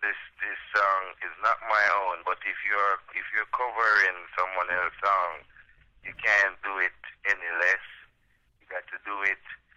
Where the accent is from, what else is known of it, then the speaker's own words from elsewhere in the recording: Saint Thomas, Jamaica; born there; I was born in St. Thomas, Jamaica.